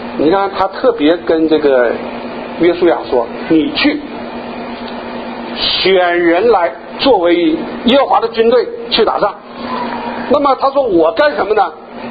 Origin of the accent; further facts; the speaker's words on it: China; 因为我是从大陆来的